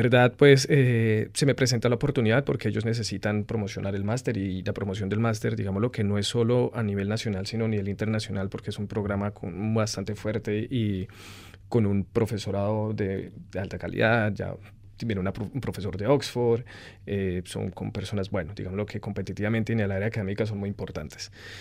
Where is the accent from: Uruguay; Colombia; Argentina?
Colombia; moved away; siempre he querido mi tierra, me ha gustado mucho mi tierra, pero acá la extraño más, la añoro más.